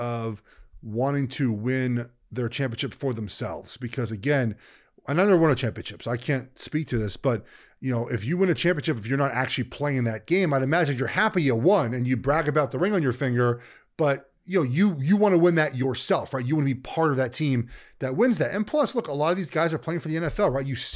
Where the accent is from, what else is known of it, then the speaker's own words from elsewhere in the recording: Charlotte, North Carolina, United States; Charlotte, my hometown 49ers, beat Duke.